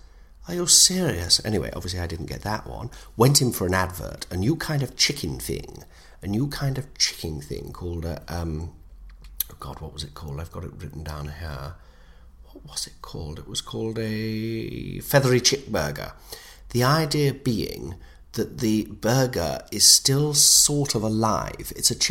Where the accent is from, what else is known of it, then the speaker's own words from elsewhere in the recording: Nottingham, East Midlands, United Kingdom; That's because I come from Nottingham, I won't lie, and I've always struggled to put in my thz.